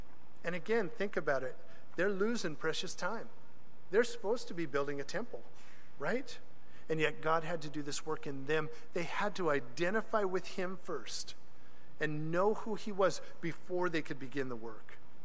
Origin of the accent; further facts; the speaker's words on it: Mexico; English is a second language; See, I come from Mexico. We have a lot of parties, but nothing compared to this.